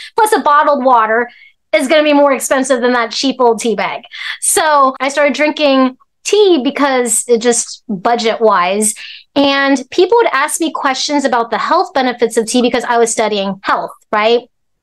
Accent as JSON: {"language": "English", "region": "Alaska", "country": "United States", "tie": "born or raised there", "also_born_or_lived": "Hong Kong", "said": "we're immigrants from Hong Kong. And I was born in Hong Kong, but I grew up in Alaska since I was a baby."}